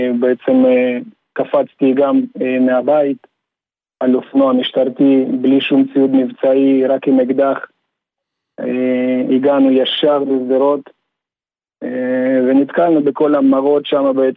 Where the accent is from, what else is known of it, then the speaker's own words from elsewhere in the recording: Kiryat Gat, Southern District, Israel; אני מקריית גת.